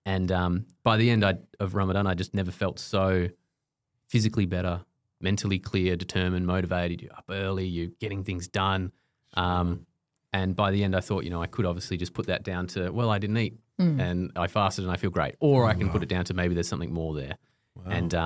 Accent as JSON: {"language": "English", "country": "Australia", "tie": "born or raised there", "said": "background on me was born and raised in Australia."}